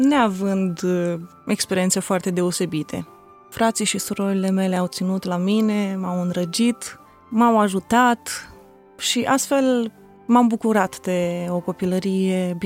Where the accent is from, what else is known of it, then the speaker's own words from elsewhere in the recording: Suceava, Suceava County, Romania; born there; M-am născut într-o familie de oameni credincioși, în frumosul oraș Suceava.